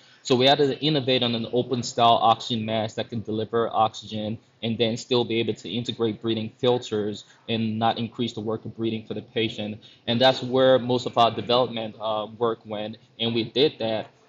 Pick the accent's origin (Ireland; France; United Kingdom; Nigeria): Nigeria; also born or lived in Canada; now in Mansfield, United States; I was born and raised in Nigeria and moved to Canada in 2004 with my family. Moved to Cleveland in 2012